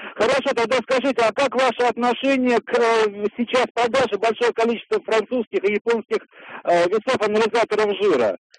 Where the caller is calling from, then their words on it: Moscow, Russia; Здравствуйте, я звоню из Москвы. Еду сейчас вот как раз по Москве.